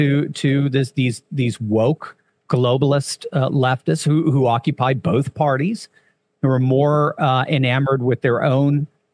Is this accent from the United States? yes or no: yes; Connecticut, United States; Whereas I grew up in Connecticut, I don't even know if you can buy Glocks anymore up in Connecticut, for heaven's sake.